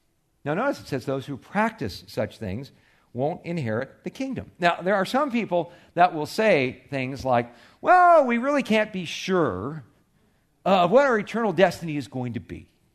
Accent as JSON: {"language": "English", "region": "California", "country": "United States", "tie": "born or raised there", "said": "I grew up in one in California."}